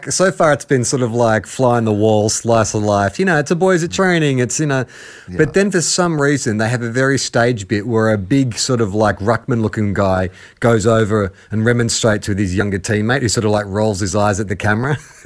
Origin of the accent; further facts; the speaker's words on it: Victoria, Australia; growing up in Victoria